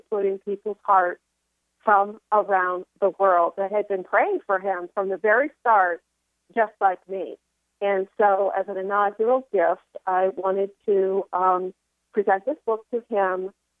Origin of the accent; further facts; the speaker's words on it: Raleigh, North Carolina, United States; Well, I'm in from Raleigh, North Carolina, but in the exact moment, I am in Myrtle Beach.